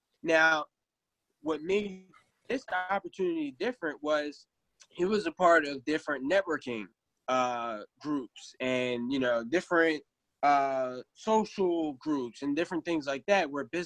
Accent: New Jersey, United States; So I moved to Ohio, and I started working. I remember I'm from New Jersey. I came back to New Jersey. Now I moved to Ohio.

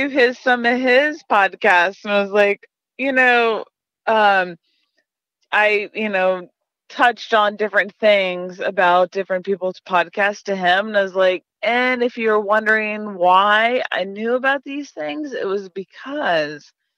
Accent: Florida, United States; My early days. I am from Florida.

